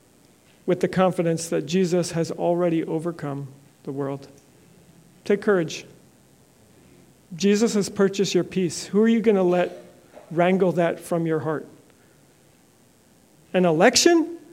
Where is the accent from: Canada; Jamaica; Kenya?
Canada; now in United States; I am an American, a Canadian-American immigrant.